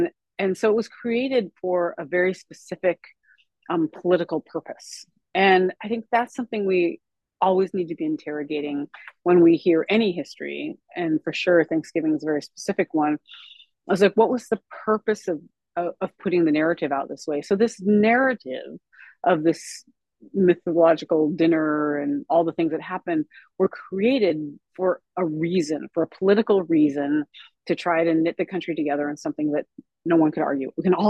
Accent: South Dakota, United States; growing up in South Dakota, I grew up in a time that was called the Era of Reconciliation with Governor George Nicholson

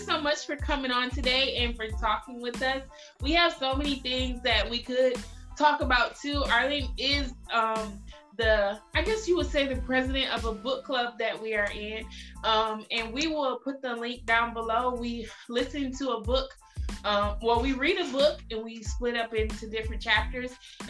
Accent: Albion, Michigan, United States; from Albion, Michigan.

